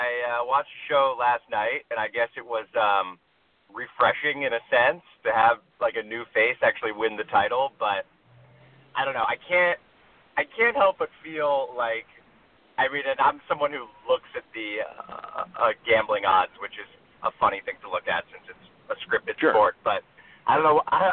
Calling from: Los Angeles, California, United States; calling from Los Angeles.

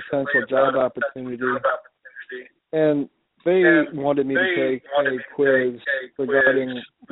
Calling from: Virginia, United States; I'm from Virginia

